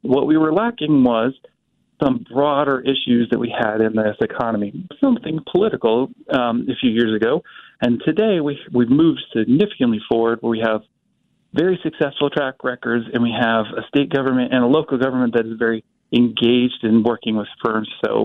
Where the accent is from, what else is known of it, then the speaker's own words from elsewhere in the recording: Topeka, Kansas, United States; I moved away and didn't even know Wichita existed, shockingly, when I grew up in Topeka. And came back